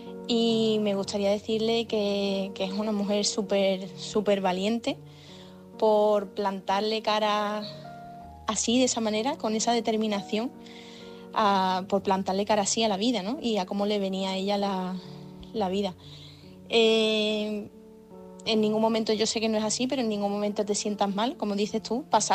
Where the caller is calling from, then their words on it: Seville, Andalusia, Spain; corresponsal de Sevilla.